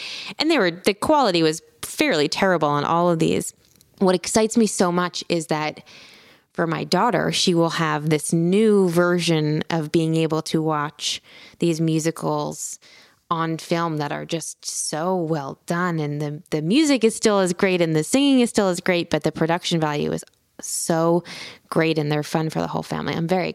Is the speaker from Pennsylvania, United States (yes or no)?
yes; Philadelphia, Pennsylvania, United States; And because I grew up in Philadelphia, was so close to New York, we used to come up to the city all the time and see Broadway shows.